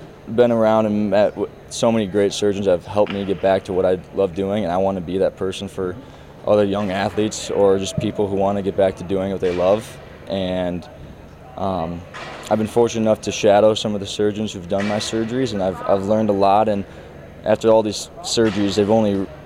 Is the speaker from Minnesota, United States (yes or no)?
yes; Minnesota, United States; Every kid from Minnesota dreams about playing for the Golden Gophers. And I was a big Gopher hockey and football fan growing up